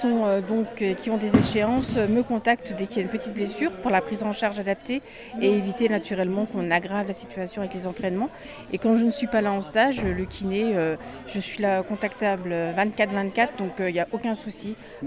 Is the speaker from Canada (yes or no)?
no; Grand Est, France; Je suis originaire des Ardennes.